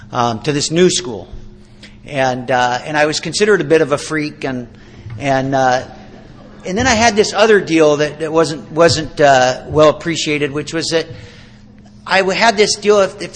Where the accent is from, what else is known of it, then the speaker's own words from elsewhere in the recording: Seattle, Washington, United States; I was raised in Seattle. I'll tell you a little bit about my story. I was raised in Seattle. I was raised in an alcoholic home.